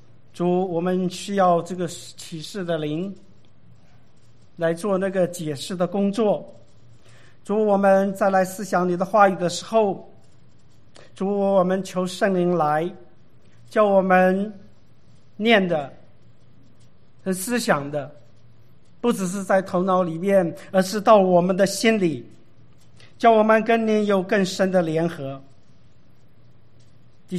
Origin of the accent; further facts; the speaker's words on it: Sanchong, New Taipei, Taiwan; 三重这个地方是一个非常宗教弥漫的社会，所以我告诉你，我从小就是吃鸡偶像之物长大的